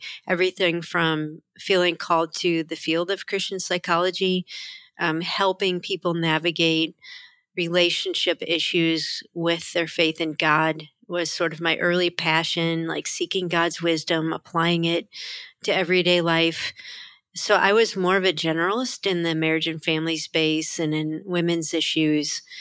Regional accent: Cleveland, Ohio, United States; I was raised in Cleveland, Ohio area.

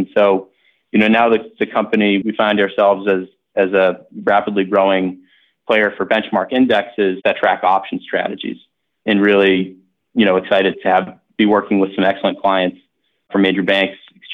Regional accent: Boston, Massachusetts, United States; And for some background on myself, I grew up around Boston and, you know, when I was a kid, was really drawn naturally to skiing, ski jumping, and started doing a lot of competitions.

